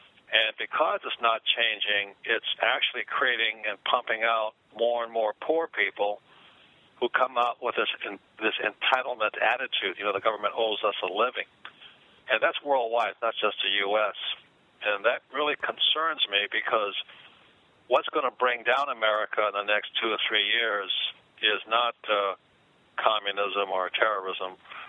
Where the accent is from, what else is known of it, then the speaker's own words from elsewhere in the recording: Hawaii, United States; I grew up in Hawaii, and then that Rich Dad, Poor Dad is a story about my two dads.